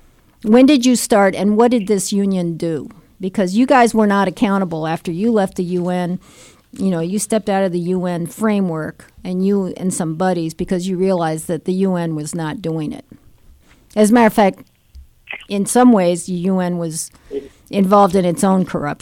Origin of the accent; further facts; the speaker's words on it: Haiti; I grew up in Haiti, and I mean, some of these people I knew very well.